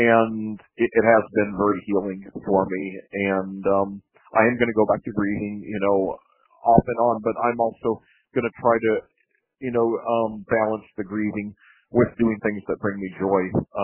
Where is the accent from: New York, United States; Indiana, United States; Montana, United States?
Indiana, United States; commentating high school football here in my home state of Indiana